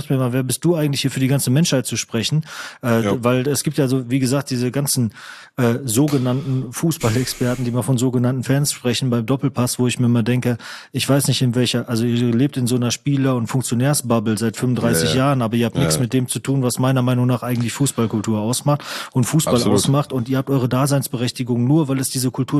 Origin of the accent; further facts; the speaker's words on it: North Rhine-Westphalia, Germany; moved away as an adult; irgendwann nach der Schule aus dem Ruhrgebiet weggezogen. Gerade dadurch, dass ich weggezogen bin, hat so meine Heimat noch eine höhere Bedeutung für mich bekommen.